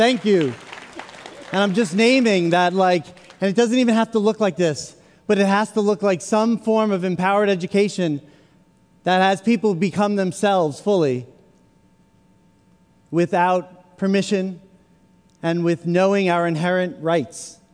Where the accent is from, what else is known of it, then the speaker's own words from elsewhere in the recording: City Island, New York, United States; I grew up in the Bronx on a small island called City Island.